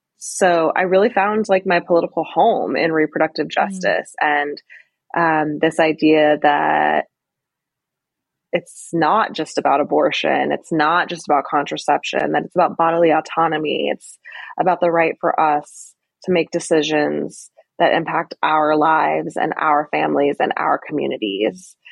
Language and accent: English; California, United States; And I'm originally from California. My partner and I had talked about moving back to California